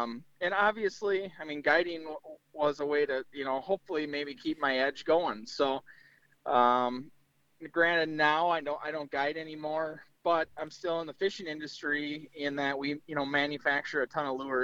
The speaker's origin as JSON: {"language": "English", "town": "Alexandria", "region": "Minnesota", "country": "United States", "tie": "born or raised there", "said": "Minnesota, on the Alexandria chain of lakes there. You know, me and my brother were definitely spoiled. We grew up on Lake Carlos"}